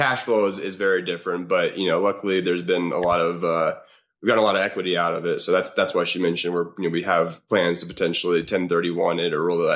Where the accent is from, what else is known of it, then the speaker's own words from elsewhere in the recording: California, United States; Yeah, I'm from California.